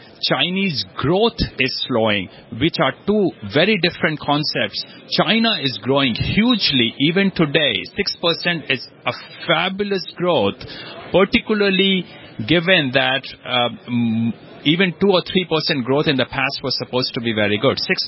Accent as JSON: {"language": "English", "country": "India", "tie": "born or raised there", "said": "So I grew up in India"}